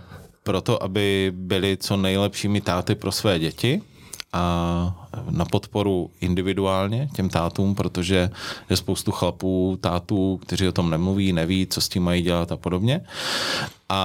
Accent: North Moravia, Czechia; jak se říká u nás na Severní Moravě

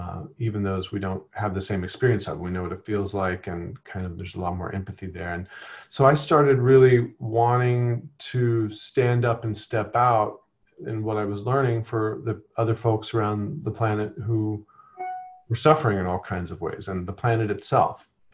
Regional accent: Bushland, Texas, United States; I came from Texas. I lived up in northern Texas in a very, very small sort of town called Bushland, Texas, outside of Amarillo. Grew up on a farm.

